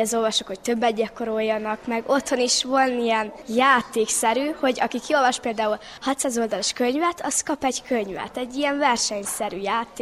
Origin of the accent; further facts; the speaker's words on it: Miercurea Nirajului, Mureș County, Romania; 4-es, 10 éves, és Nyárad Szeredából jöttem.